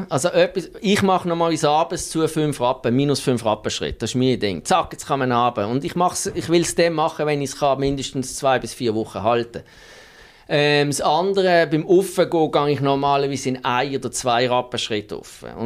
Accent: Muttenz, Basel-Landschaft, Switzerland; Ich bin in Muttens aufgewachsen, habe die ersten 21 Jahre von meinem Leben in Muttens gelebt.

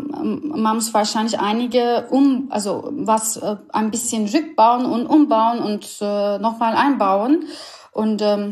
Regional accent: Istanbul, Turkey; German is a second language; moved away as an adult; now in Germany; Also ich bin ursprünglich eine Türkin. Ich bin seit 8 Jahren in Deutschland. Ich komme ursprünglich aus Istanbul. Ich bin eine Ur-Istanbulerin. Ich komme aus der großen Stadt. Ich habe in Istanbul Chemieingenieurwesen studiert

